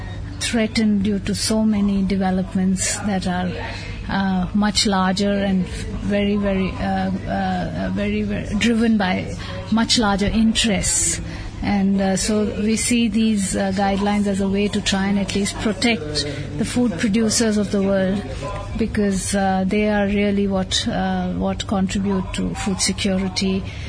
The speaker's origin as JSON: {"language": "English", "country": "India", "said": "I'm from India."}